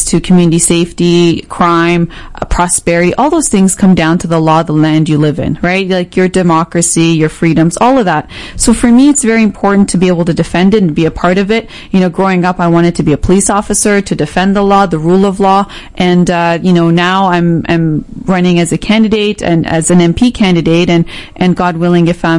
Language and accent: English; Canada; growing up in Canada, migrating here, immigrating here when I was 8 years old, you know, I had all my formal education in Canada.